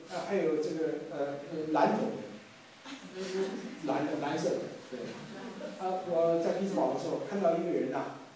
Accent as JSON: {"language": "Chinese", "country": "Taiwan", "lives_now": "United States", "said": "我是从台湾来的，用这个词叫猿"}